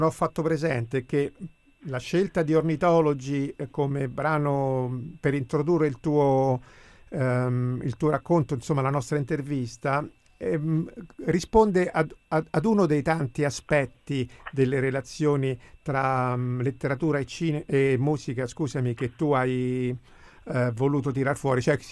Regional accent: Rome, Lazio, Italy; per me che sono romano, è musica proprio, per le mie orecchie

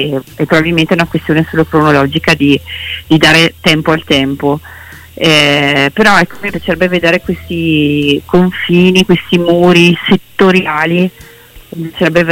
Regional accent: Veneto, Italy; accent: Venetian; Credo che dal mio accento si sente. No, vabbè, Treviso, Venezia, e si sente la Landa Veneta nella mia lingua.

